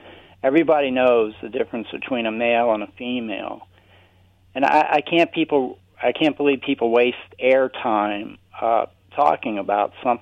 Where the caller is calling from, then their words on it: Denver, Colorado, United States; Denver, Colorado.